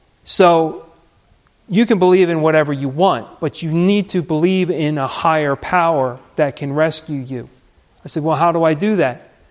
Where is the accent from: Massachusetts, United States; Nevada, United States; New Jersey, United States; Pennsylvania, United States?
New Jersey, United States; Pitman; You know, I grew up in Pittman. Pittman is, by most accounts, a small town. I mean, it's a town of a little less than 10,000 people